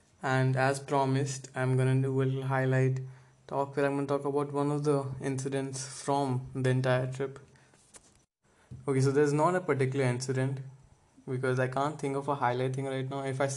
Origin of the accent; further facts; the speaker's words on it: Delhi, India; accent: Delhi; also born or lived in Mumbai; now in Hyderabad, India; This is my Delhi accent, all right? Please accept me.